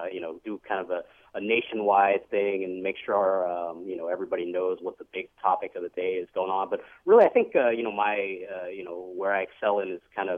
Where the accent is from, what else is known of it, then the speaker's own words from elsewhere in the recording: San Francisco, California, United States; now in Michigan, United States; Yeah, born and raised in San Francisco.